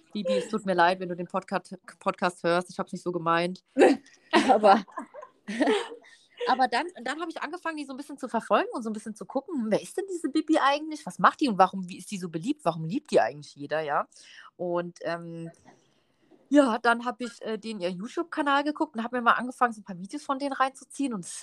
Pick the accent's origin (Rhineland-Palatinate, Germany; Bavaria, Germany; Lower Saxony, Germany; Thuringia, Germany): Rhineland-Palatinate, Germany; Worms; born there; now in Heidelberg, Germany; Also geboren bin ich in Worms, aber umgezogen für die Liebe nach Heidelberg.